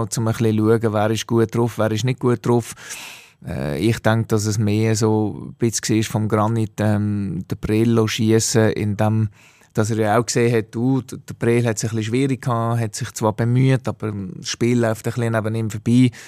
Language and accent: German; Switzerland